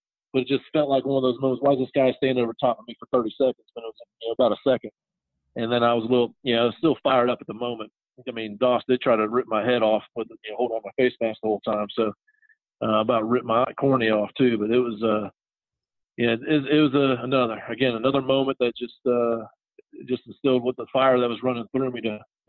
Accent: Louisville, Kentucky, United States; Grew up through the Louisville, Kentucky basketball rivalry. I was in that area. I was born in Louisville.

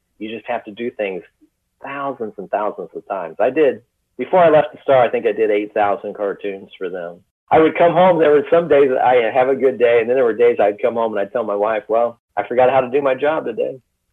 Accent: Danville, United States; I just graduated from high school in my hometown newspaper. The editor was Bob Piercy, the Danville Gazette.

